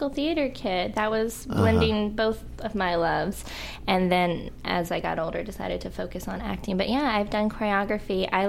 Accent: Virginia, United States; now in Los Angeles, United States; I've been here for 9 years, and I come from the East Coast and a small town in the South

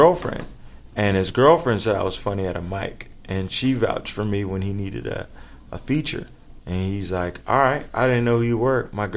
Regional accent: Kendall, Florida, United States; Oh, I grew up in Kendall.

